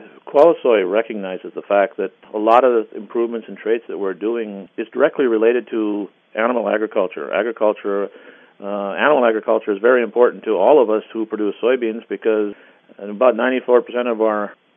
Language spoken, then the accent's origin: English; Northwood, North Dakota, United States; Well, I'm from Northwood, North Dakota, which is up in the northeastern part of the state of North Dakota.